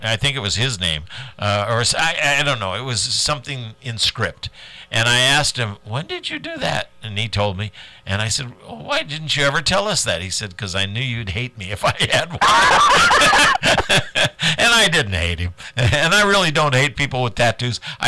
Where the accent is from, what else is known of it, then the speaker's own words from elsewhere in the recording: South Bend, Indiana, United States; but I'm from South Bend. I went to South Bend Central High School and South Bend Central Junior High and South Bend John Adams High School.